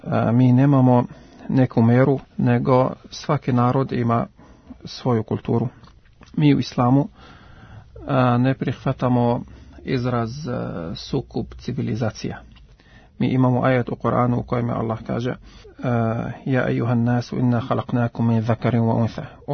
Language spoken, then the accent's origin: Serbian; Lebanon; Serbian is a second language; now in Serbia; Ja sam iz Libana i došao sam u Srbiju prvi put u 2011.